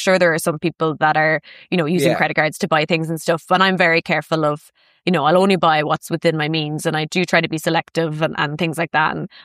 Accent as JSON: {"language": "English", "town": "Cork", "region": "County Cork", "country": "Ireland", "lives_now": "Belfast, United Kingdom", "said": "because I'm from Cork, but I live in Belfast."}